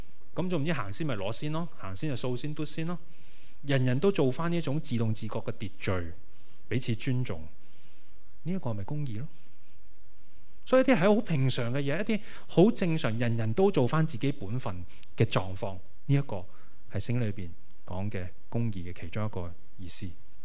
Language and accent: Cantonese; Hong Kong; 你知道我哋香港人咧几攰都系攞住部机噶嘛